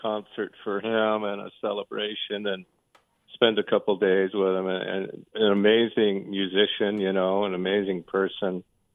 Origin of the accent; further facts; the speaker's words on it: Minnesota, United States; I'm originally from Minnesota, among other places, but that's where I kind of cut my chops playing live music and playing in the bars and rock and roll and country.